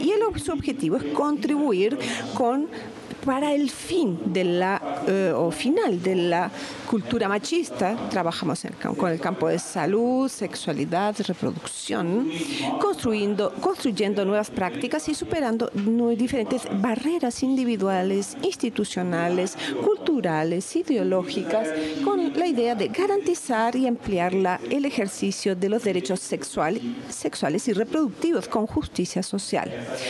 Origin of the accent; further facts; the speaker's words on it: Recife, Pernambuco, Brazil; Spanish is a second language; vengo de Brasil, como bien saben, de la ciudad del estado de... Aquí está Pernambuco, Recife, cerquita del Océano Atlántico, aquí en la punta. Recife es una ciudad, brigada, una ciudad muy bonita, con muchísimas playas, con mucho sol